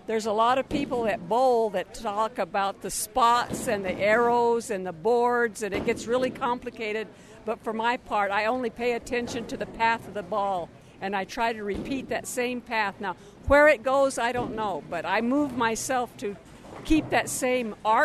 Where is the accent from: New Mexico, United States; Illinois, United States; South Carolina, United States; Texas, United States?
New Mexico, United States; Isleta; I'm from Isleta, and I just got through participating in the state senior Olympics.